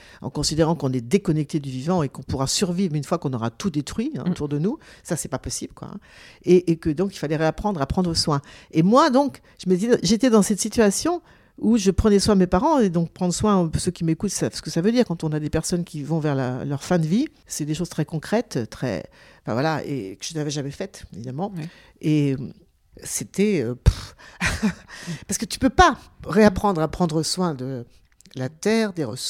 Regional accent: Nouvelle-Aquitaine, France; Et c'est un peu l'emblème de ma région d'origine.

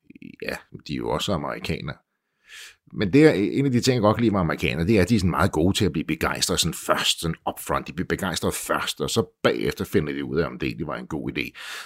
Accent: Copenhagen, Capital Region of Denmark, Denmark; Jeg er fra København, og det var hun ikke.

